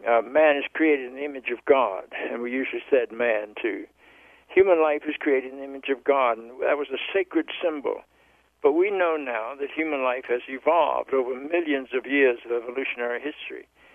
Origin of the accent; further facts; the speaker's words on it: Charlotte, North Carolina, United States; The first wave was that I grew up in the South in Charlotte, North Carolina.